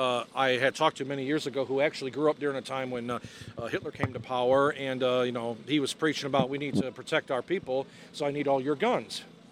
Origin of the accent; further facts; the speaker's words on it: Shanahan, Illinois, United States; now in Manuka, United States; been a local resident of Manuka, well, really the Will County, Grundy County area since I was born. I grew up in Shanahan and lived in Manuka now since 2004.